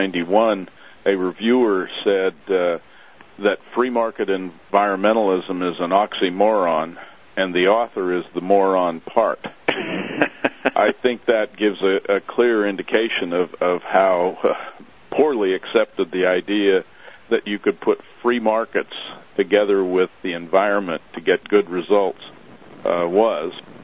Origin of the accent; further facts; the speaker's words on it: Montana, United States; as I looked around my home state, Montana